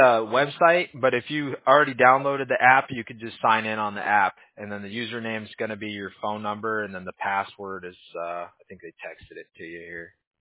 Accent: California, United States; I grew up in Southern California, so I kind of grew up a Chargers fan.

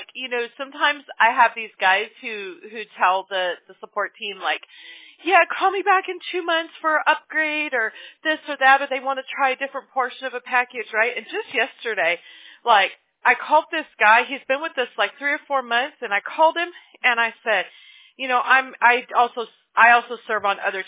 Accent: Mobile, Alabama, United States; born there; It's just it's the Southern in us is what it is. I was born in Mobile, Alabama. We were taught better than that.

